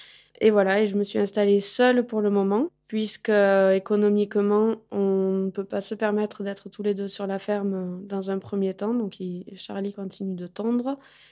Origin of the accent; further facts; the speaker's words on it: Occitanie, France; je viens du sud-ouest, du Gers. Et voilà, donc mon parcours m'a amenée dans la Loire et à m'installer ici comme agricultrice éleveuse de brebis. Et j'ai 30 ans, 31.